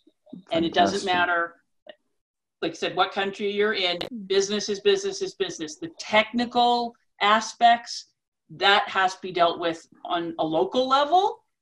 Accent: Alberta, Canada; So I'm a Canadian girl. I'm in Alberta, the prairie, so very much beef country.

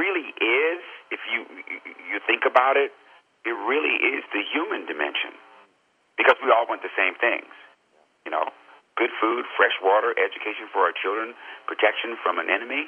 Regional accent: United States; And when I say our fellow American, me being an American, and then you go dash African American

